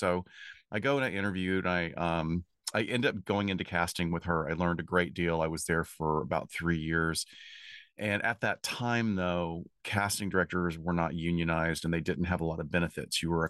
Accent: Alabama, United States; also born or lived in Chicago; now in Los Angeles, United States; I came to LA back in 1987. I had been in Chicago for a few years. I grew up in Alabama.

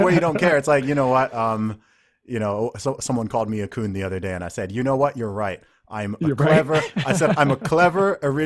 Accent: Saudi Arabia; I grew up in the Middle East in Saudi Arabia.

